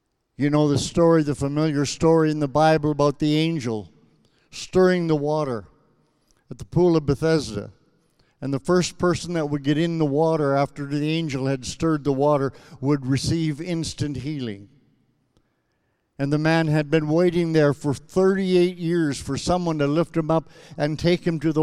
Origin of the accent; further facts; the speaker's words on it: Saskatchewan, Canada; Growing up in Saskatchewan, but there's something about the change of seasons.